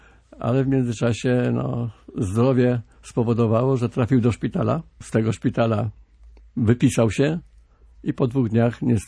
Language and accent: Polish; Częstochowa, Silesian Voivodeship, Poland; obaj pochodzimy z Częstochowy. Otóż technikum mechaniczne było przy ulicy Wolności 17, a ja mieszkałem w Wolności 19.